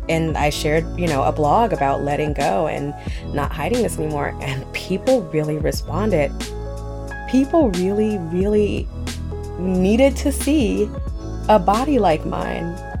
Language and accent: English; Oakland, California, United States; I'm from Oakland. I know real trolls.